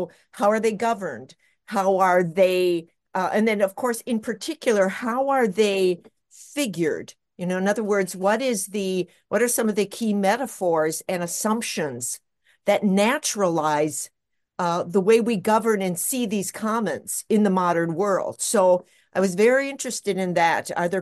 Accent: Minneapolis, Minnesota, United States; now in Duluth, United States; I'm from Minnesota, originally from Minneapolis, but I ended up back here.

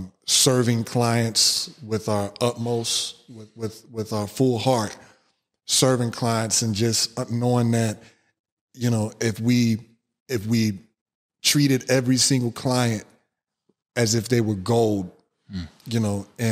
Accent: Kansas City, Kansas, United States; native of Kansas City, born and raised in Wyandotte County. Came up in the areas off of 10th Street, 10th and Lafayette, 12th and Greeley, just learning my ways.

